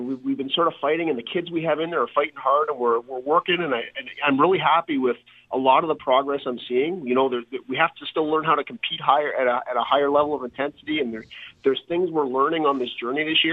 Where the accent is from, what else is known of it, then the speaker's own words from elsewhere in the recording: Toronto, Ontario, Canada; I grew up in Toronto